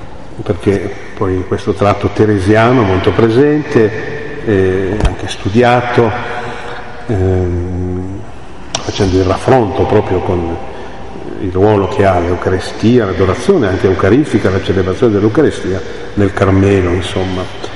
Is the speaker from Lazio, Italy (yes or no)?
no; Cavour, Piedmont, Italy; born there; la mia mamma è di Cavour, io stesso sono nato a Cavour